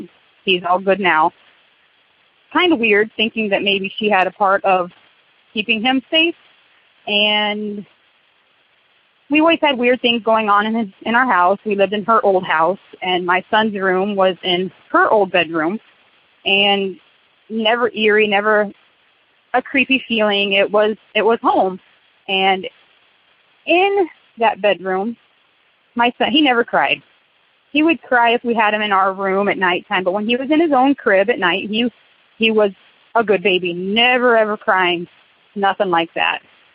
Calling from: Wapello, Iowa, United States; I'm calling from Wapello, Iowa.

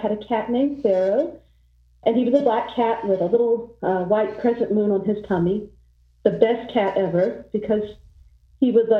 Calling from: Georgia, United States; from Northwest Georgia.

